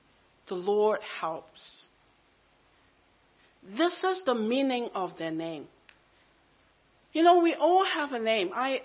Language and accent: English; Hong Kong; English is a second language; also born or lived in Canada; I grew up in Hong Kong.